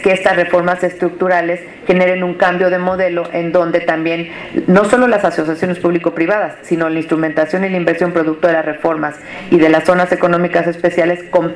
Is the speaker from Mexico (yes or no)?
yes; Mexico; creo que hemos hecho un buen trabajo como mexicanos